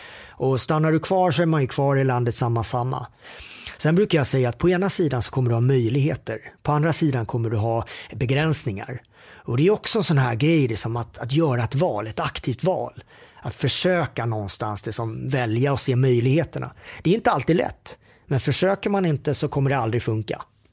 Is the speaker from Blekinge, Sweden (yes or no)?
yes; Karlshamn, Blekinge, Sweden; sen växte jag upp nere i Karlshamn med min mor Anita och min far Björn och en lillebror som heter Filip.